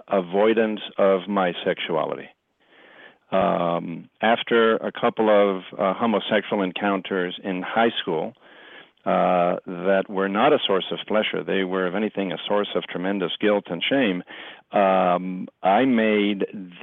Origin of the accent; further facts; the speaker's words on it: Puerto Rico; growing up in a Hispanic family, I grew up in Puerto Rico